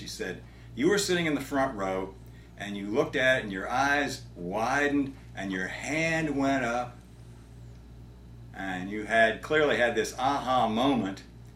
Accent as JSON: {"language": "English", "town": "New Orleans", "region": "Louisiana", "country": "United States", "tie": "born or raised there", "said": "And one thing that, growing up in New Orleans, every kid goes to Mardi Gras"}